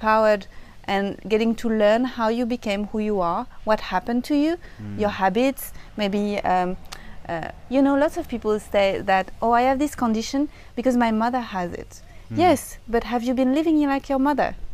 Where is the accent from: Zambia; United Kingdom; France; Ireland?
France; Especially, I come from France, and the system is really, really strict